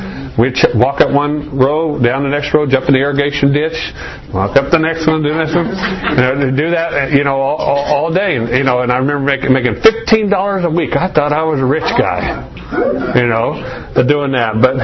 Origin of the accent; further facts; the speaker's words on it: Arizona, United States; I grew up here in Arizona, and as a teenager, what we did to make money is we worked in the cotton fields out here in Coolidge, out in Maricopa.